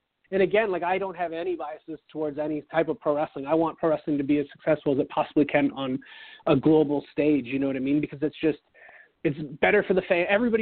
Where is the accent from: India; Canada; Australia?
Canada; there's a point of pride for me there, being Canadian myself